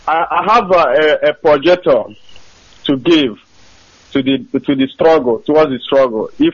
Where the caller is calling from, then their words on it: Norway; I'm calling from Norway.